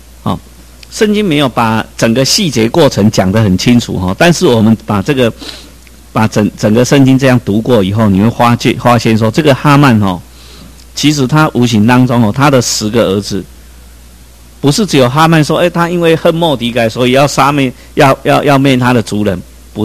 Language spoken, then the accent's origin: Chinese; Taiwan; 所以我们在台湾，虽然我们台湾人数不多